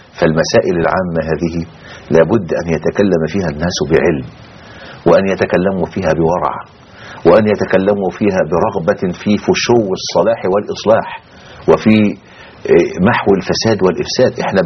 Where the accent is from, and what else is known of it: Egypt